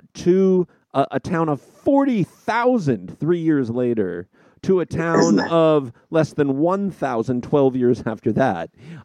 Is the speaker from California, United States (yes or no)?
yes; California, United States; I grew up in California. Jack London is a huge figure there.